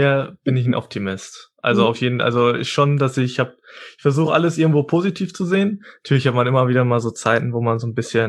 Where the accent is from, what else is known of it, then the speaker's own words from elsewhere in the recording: Ibbenbüren, North Rhine-Westphalia, Germany; born there; Ich bin in Imbüren geboren, 20 Minuten von hier. Und lebe seither dann hier in Westerkappeln